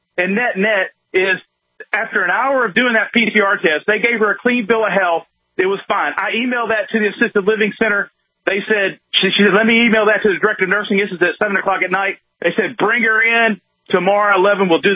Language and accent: English; Memphis, Tennessee, United States; No, I'm from Tennessee, actually from Memphis.